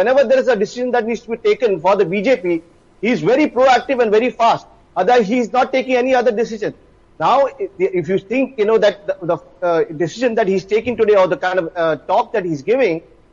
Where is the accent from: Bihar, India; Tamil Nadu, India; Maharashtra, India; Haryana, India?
Maharashtra, India; Mumbai; All my life, I was born and brought up in Mumbai.